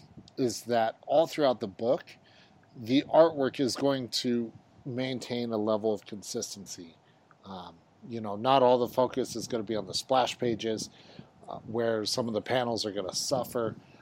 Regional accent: United States; now obviously growing up in the States, you know, going through, you know, our social studies, learning about presidents

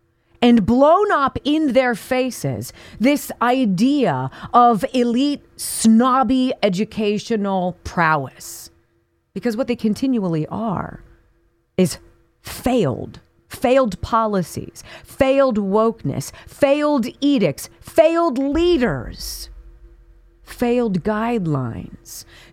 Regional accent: California, United States; Now, I come from California. And I love the state of California, topographically speaking.

